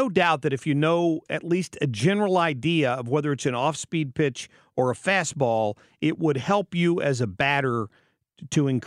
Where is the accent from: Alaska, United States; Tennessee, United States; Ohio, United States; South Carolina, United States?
Ohio, United States; Cincinnati; I grew up in Cincinnati watching the Big Red Machine.